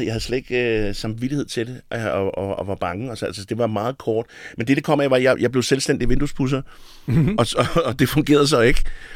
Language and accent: Danish; Albertslund, Capital Region of Denmark, Denmark; Så siger jeg oprindeligt fra Albertslund.